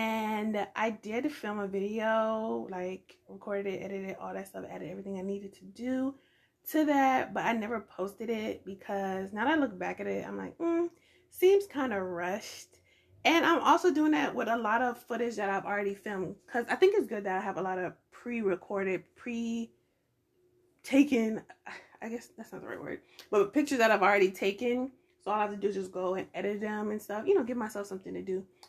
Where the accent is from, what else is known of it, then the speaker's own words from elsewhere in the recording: Georgia, United States; growing up in Georgia, like Atlanta, I'm not new to Atlanta